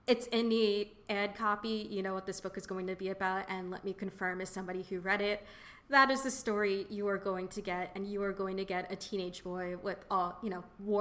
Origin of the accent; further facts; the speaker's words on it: Brooklyn, New York, United States; I am from New York City. In particular, I am from Brooklyn.